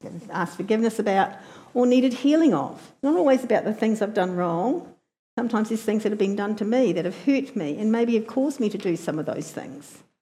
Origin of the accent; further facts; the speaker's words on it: New Zealand; I'm a Kiwi, can be quite independent.